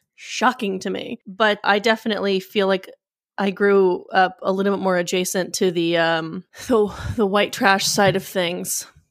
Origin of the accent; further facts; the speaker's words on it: Colorado, United States; Every time I'm like, oh yeah, I'm from Colorado